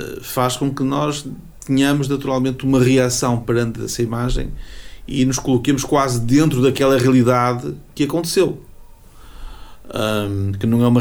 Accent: Portugal; prendeu não só a nossa atenção enquanto portugueses

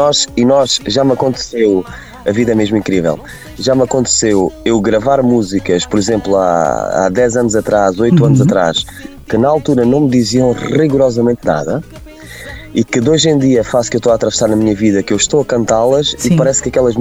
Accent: Beja, Alentejo, Portugal; now in Aveiro, Portugal; Eu sou alentejano, sou um orgulhoso alentejano de Beja, mas já não vivo no Alentejo há muitos anos. Estou na zona da Aveiro já há quase 15 anos.

